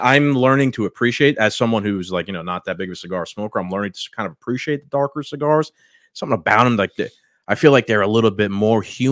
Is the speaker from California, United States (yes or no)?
no; Bronx, New York, United States; I'm from the Bronx.